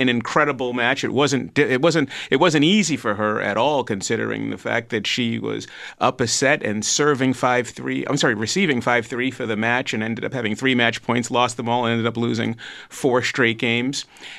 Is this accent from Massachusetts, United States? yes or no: yes; Boston, Massachusetts, United States; I'm from Boston. I can't answer that.